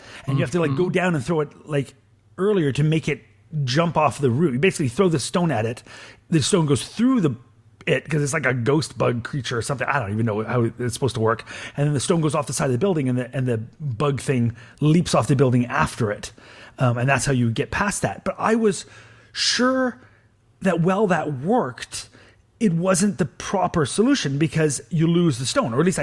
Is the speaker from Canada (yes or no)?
yes; Canada; As a Canadian, I can appreciate like a horrible snowstorm that makes you want to die.